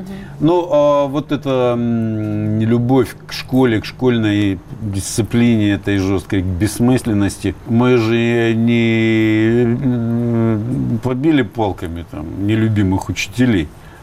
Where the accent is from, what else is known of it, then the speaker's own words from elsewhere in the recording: Donetsk Oblast, Ukraine; Не знаю, я из Донецких